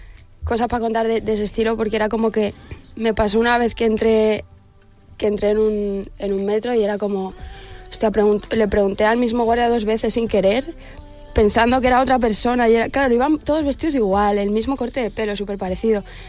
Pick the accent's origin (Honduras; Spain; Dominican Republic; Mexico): Spain; also born or lived in Barcelona; Pero no, soy de aquí de España.